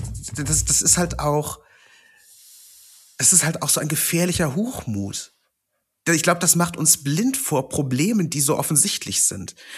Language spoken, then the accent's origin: German; West Germany, Germany; ich bin als jüdischer Junge in Westdeutschland groß geworden.